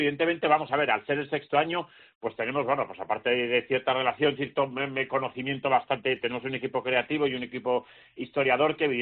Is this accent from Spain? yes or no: yes; Valladolid, Castile and León, Spain; now in Málaga, Spain; aunque yo llevo 27 años en Málaga, soy de Valladolid, pero bueno, ya me considero malagueño, son muchos años